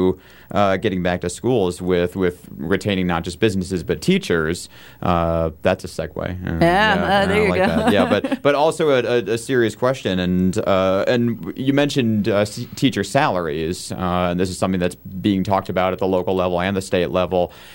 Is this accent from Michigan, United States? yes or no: yes; Michigan, United States; I grew up in Michigan. I had teachers who worked second jobs there.